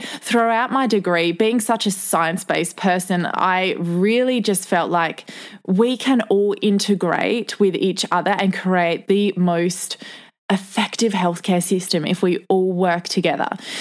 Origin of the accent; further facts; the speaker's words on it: Whyalla, South Australia, Australia; So I grew up in South Australia in a small town called Whyalla. Funnily enough, it's actually classed as a city, but it's only about 24,000 people. And I lived there until I was 21 years old.